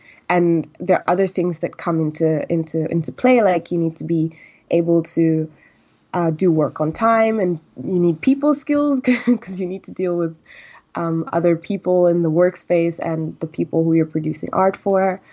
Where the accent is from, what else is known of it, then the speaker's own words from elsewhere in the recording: Tanzania; I'm actually Tanzanian and I grew up in Tanzania, and art is not really a career.